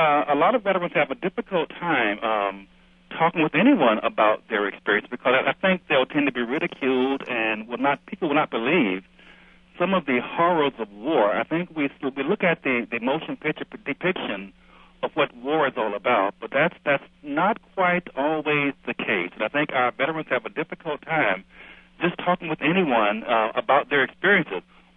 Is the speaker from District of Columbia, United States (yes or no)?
no; Jacksonville, Florida, United States; And so growing up in Jacksonville, Florida, in a family that prided itself on work, it was my job to go to work.